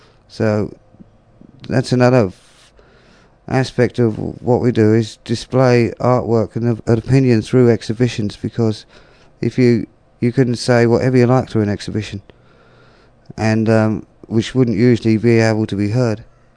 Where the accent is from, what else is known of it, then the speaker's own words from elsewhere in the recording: United Kingdom; I'm not an Aboriginal person. I'm British. I'm proud to be British because the people I'm made from are really nice people.